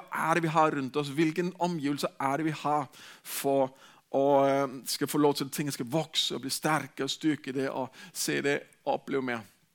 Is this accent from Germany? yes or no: no; Denmark; Norwegian is a second language; jeg er dansk, hvis du er ny her i menigheten, så er det fordi jeg klarer ikke de der R'ene og alt sånt.